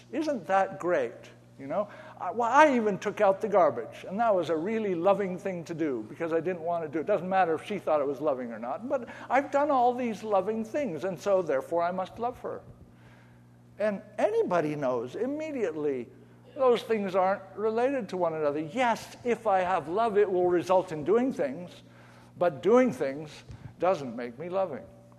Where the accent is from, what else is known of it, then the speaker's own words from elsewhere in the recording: United States; this, of course, frustrates us because we're from America and everything has to be quantifiable